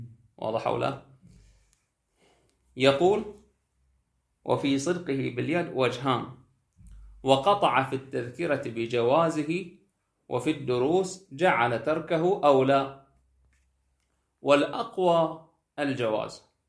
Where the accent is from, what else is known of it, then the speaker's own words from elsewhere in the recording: Bahrain; عندنا في البحرين أيضا في بعض المناطق أيضا الكبار كانوا يلبسونه